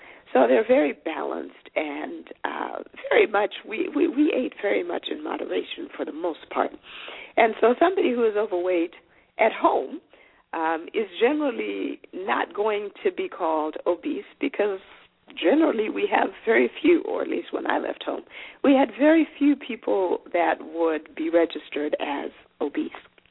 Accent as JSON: {"language": "English", "country": "Zimbabwe", "first_language": "Shona", "second_language": "English", "said": "I called my grandmother Mbuya. That's my native language, which is Shona. That's what grandmother is in Shona."}